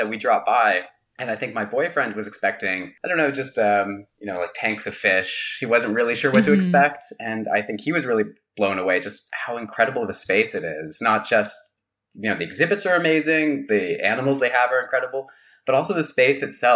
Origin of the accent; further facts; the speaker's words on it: New Mexico, United States; now in California, United States; I grew up in New Mexico and I live now in California.